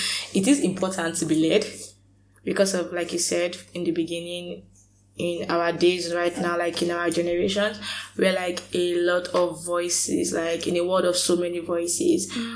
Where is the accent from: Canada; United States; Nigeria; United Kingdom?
Nigeria; I am a Nigerian.